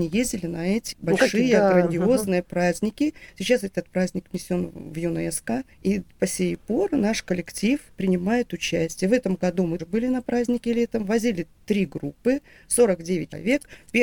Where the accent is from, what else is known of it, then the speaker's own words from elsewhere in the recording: Ukraine; я вообще сама с Украины